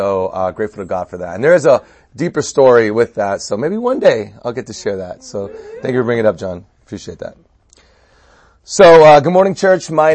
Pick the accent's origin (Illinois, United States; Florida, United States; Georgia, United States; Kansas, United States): Florida, United States; Miami; now in Los Angeles, United States; So first, I'm originally from Miami, Florida.